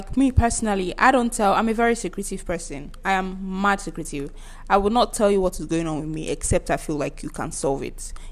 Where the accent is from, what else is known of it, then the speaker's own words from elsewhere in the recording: Nigeria; You just be seeing as you are scrolling as a Nigerian.